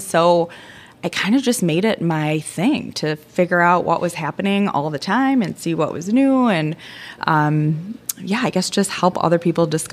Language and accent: English; Milwaukee, Wisconsin, United States; also born or lived in Iowa City / Chicago; So I grew up in Milwaukee. I grew up in the burbs, though, and so I didn't really experience the city until 2000 when I moved back.